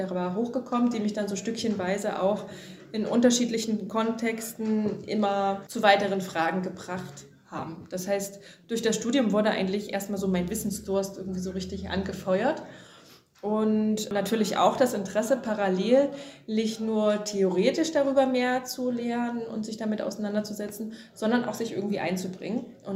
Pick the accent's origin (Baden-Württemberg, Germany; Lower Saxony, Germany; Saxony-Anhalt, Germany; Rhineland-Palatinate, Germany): Saxony-Anhalt, Germany; Wittenberg; weil mein Heimatort, die Lutherstadt Wittenberg, wäre ja mein Ortsverein gewesen.